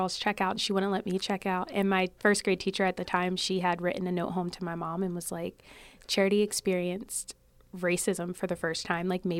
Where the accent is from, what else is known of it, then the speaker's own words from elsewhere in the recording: Woolwich, New Jersey, United States; Yeah, so I grew up in Woolwich, New Jersey.